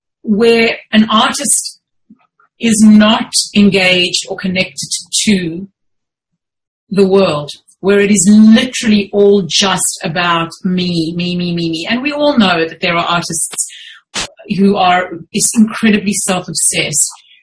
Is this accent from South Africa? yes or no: yes; South Africa; moved away as an adult; now in Australia; really only fell back into my writing when I immigrated from South Africa to Australia, and I didn't want to requalify and become a lawyer.